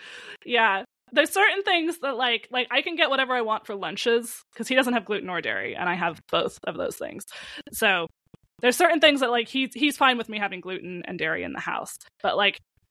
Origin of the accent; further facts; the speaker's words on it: California, United States; I have outed myself as a Californian who is out of touch.